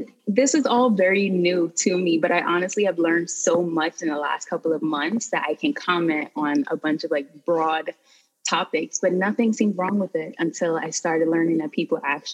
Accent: Bronx, New York, United States; I grew up in the Bronx and I'm still located in the Bronx.

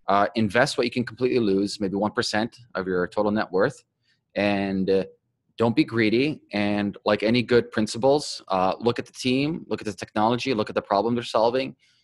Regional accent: Toronto, Ontario, Canada; Yeah, well, I'm from Toronto, so I don't want to sound like pompous

